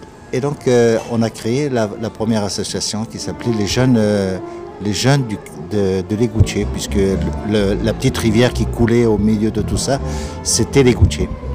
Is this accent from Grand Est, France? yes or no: no; Toulon, Provence-Alpes-Côte d'Azur, France; donc en France en l'occurrence, et plus précisément dans le Var, puisque moi je suis de Toulon